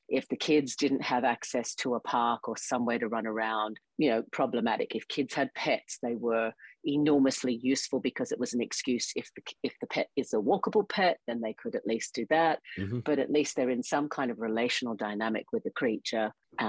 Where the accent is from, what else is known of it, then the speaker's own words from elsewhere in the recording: Australia; I grew up in Australia in the Australian school system